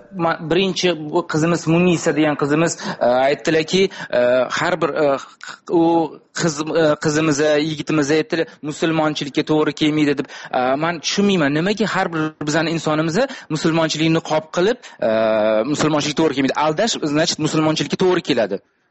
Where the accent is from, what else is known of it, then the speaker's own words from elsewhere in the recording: New York City, New York, United States; Yo'q, men Amerikadan, Nyu-Yorkdanman.